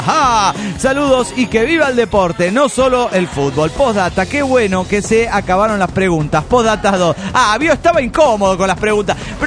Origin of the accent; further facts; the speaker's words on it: Mexico City, Mexico; Hola, soy el invidente del DF mexicano.